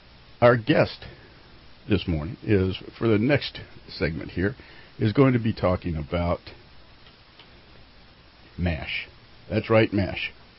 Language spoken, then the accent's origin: English; United States; if there's anything that I, as an American, would concentrate on